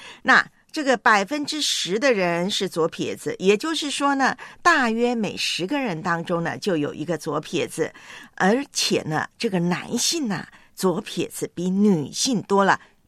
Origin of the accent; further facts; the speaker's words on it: Taiwan; 在我的老家台湾我们从小看棒球